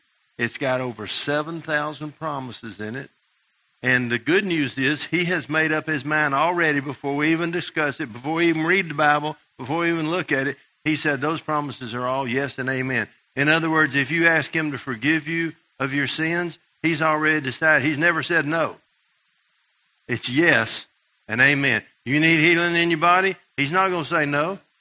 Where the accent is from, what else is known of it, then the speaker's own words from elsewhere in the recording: Georgia, United States; I don't know if you believe it or not, but I grew up in Georgia.